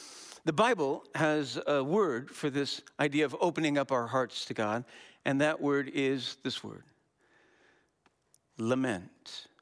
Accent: Wisconsin, United States; we're from Wisconsin. You know, we're like tough.

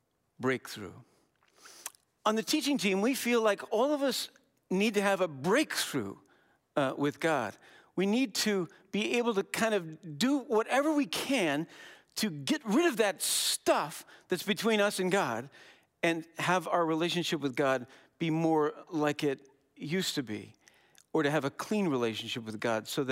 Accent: Wisconsin, United States; we're from Wisconsin. You know, we're like tough.

